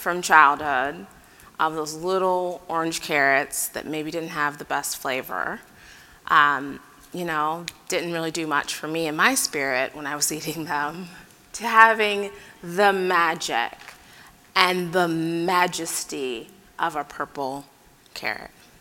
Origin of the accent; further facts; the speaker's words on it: Akron, Ohio, United States; I'm originally from Akron, Ohio, which is the home of Goodyear.